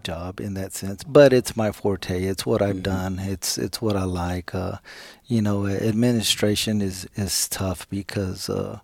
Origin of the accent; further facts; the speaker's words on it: Killeen, Texas, United States; Well, I was, of course, born and raised in Killeen, so Bell County is my home county. I know the county very well.